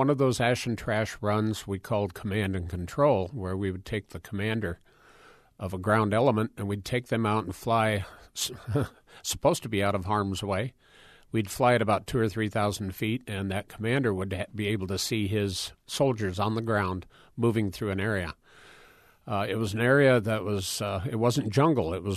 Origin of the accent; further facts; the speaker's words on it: Cedar Falls, Iowa, United States; growing up in Cedar Falls, just a few blocks from the university